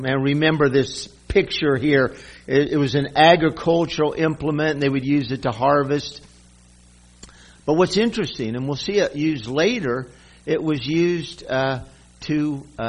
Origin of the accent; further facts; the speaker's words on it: Kansas, United States; I'm from Kansas, wheat country, and I love seeing those golden fields of wheat blowing in the wind.